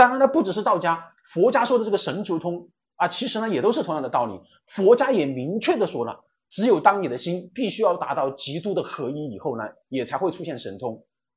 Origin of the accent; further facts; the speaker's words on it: China; 我们中国人啊，尤其是熟悉道德经的人啊